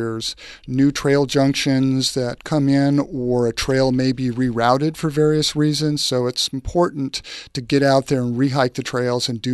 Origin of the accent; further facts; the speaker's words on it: Anderson, California, United States; also born or lived in Redding; Yes, I was born and raised in Shasta County. I was born in Redding and raised just outside of Anderson, California, in the cow pastures next to the foothills.